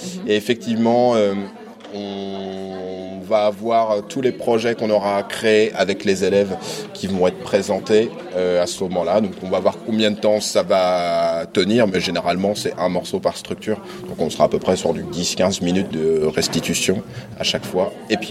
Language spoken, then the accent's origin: French; Angers, Pays de la Loire, France; Oui, on est d'Angers.